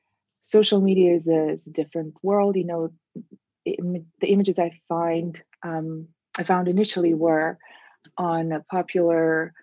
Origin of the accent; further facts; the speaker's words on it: Russia; now in Miami, United States; I grew up in Russia